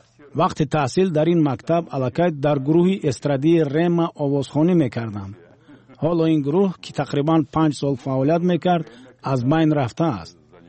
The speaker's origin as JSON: {"language": "Persian", "country": "Tajikistan", "tie": "born or raised there", "second_language": "Persian", "said": "حدود 5 سال کودکیم در ملاتبا آباد گذشت و بدتر بریگر کوچ بستیم. در تاجیکستان 4 شهر بود که در آنها اساساً روستاباران زندگی میکردند."}